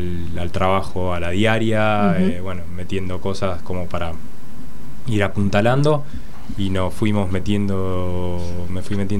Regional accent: Villa Devoto, Buenos Aires, Argentina; Nací en Devoto también y pasé mi infancia en el Copelo, mismo colegio.

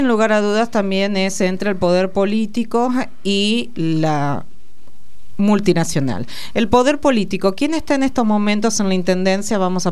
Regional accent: Argentina; nosotros como argentinos y argentinas tenemos que preguntarnos

